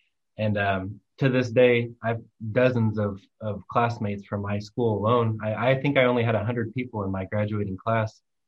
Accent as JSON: {"language": "English", "town": "Chester", "region": "Illinois", "country": "United States", "tie": "born or raised there", "said": "I grew up in Chester, which is about 45 minutes from Carbondale. It's got one of the biggest penitentiaries there in Chester."}